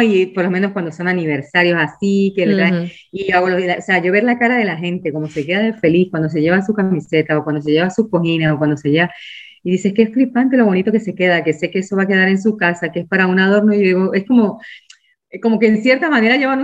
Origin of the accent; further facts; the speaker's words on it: Venezuela; moved away; yo siendo de otro país, yo soy de Venezuela, y he emigrado aquí desde hace 15 años